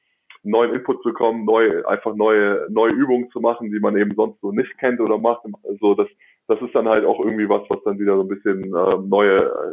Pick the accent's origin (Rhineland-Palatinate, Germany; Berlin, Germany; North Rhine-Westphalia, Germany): North Rhine-Westphalia, Germany; Cologne; Ich bin ein Kölner